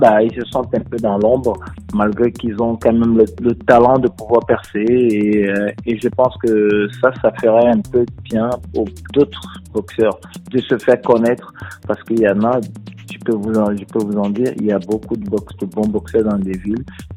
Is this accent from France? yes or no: yes; France; Je suis français et je représente partout dans le monde